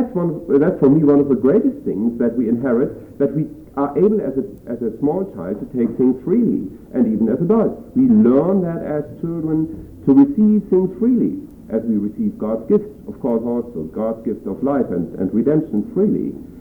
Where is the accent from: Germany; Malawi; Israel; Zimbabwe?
Germany; I come from Germany